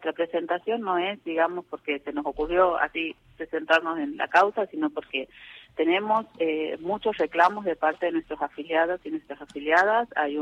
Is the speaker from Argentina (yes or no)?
yes; Tucumán, Argentina; yo soy tucumana.